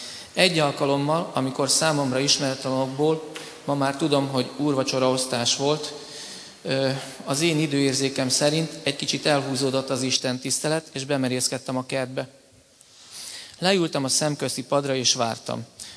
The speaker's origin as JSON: {"language": "Hungarian", "town": "Salgótarján", "region": "Nógrád", "country": "Hungary", "tie": "born or raised there", "also_born_or_lived": "Eger", "lives_now": "Budapest, Hungary", "said": "és egy nap ilyen 48 évvel ezelőtt láttam meg a napvilágot Salgótarjánban. Gyermekkoromat általános és középiskolai tanulmányimat szülővárosomban töltöttem, illetve fejeztem be."}